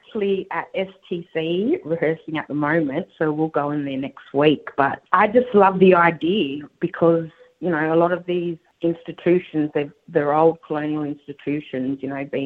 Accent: Redfern, New South Wales, Australia; I'm a Redfern girl. I am a Wiradjuri Nyuin woman.

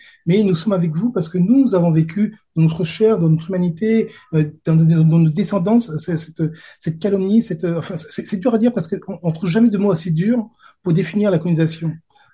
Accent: France; alors moi je suis français, et donc du coup ma géographie c'était plutôt l'Europe, et principalement la France.

